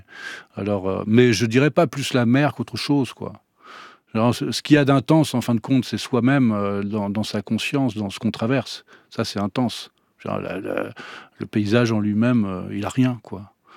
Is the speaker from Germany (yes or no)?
no; Auray, Brittany, France; born there; Je suis né à Auray, mais ça c'est pour rire avec vous